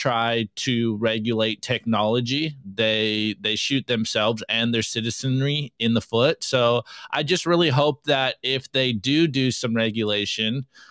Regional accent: United States; I mean, we are Americans. I'm an American, and I want to see America thrive.

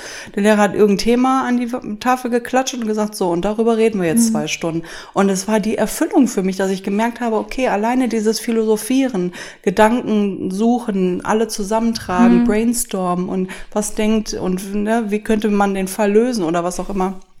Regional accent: Düsseldorf, North Rhine-Westphalia, Germany; Die sind wahrscheinlich irgendwo noch in meiner Heimat in Düsseldorf.

